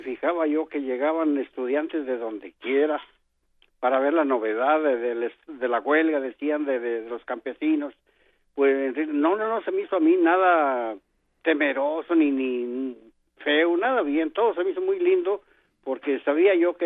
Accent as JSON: {"language": "Spanish", "region": "Michoacán", "country": "Mexico", "said": "los de México, de mi pueblo"}